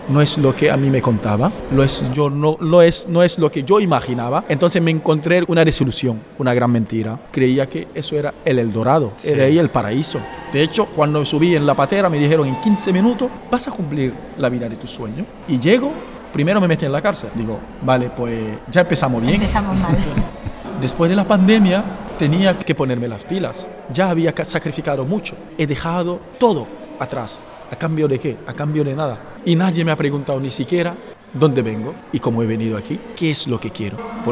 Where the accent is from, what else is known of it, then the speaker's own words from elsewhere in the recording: Guinea; Spanish is a second language; moved away as an adult; now in Spain; Yo soy de Guinea Conakry y llegué en España en el 2019.